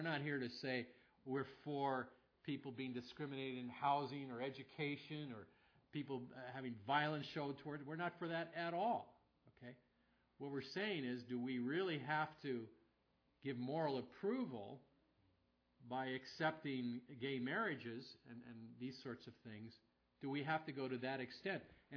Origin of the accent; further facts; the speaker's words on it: San Francisco, California, United States; I grew up in San Francisco, the most liberal city maybe in the country at that time.